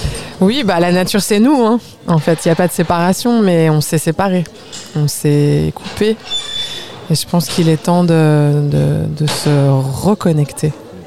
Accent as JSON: {"language": "French", "country": "France", "tie": "born there", "said": "je suis née en France"}